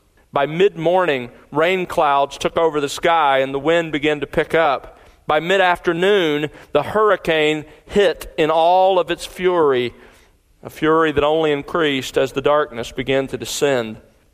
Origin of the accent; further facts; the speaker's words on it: Mobile, Alabama, United States; I still remember, as growing up in Mobile, Alabama, I remember several occasions.